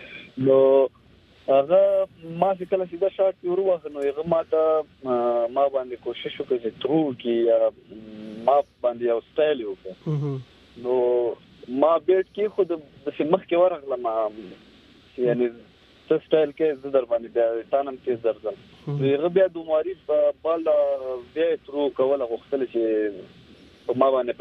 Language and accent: Pashto; Afghanistan; موږ د افغان یم د افغان زوی یم او زه خپل افغاني احساسات لرم او زه فخر کوم په افغانستان باندې